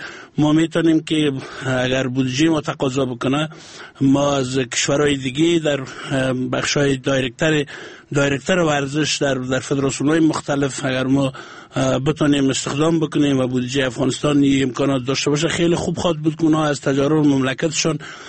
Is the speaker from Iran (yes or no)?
no; Afghanistan; ما از افغانستان هستیم و مردم افغانستان هستیم، یکی از این کشور هستیم.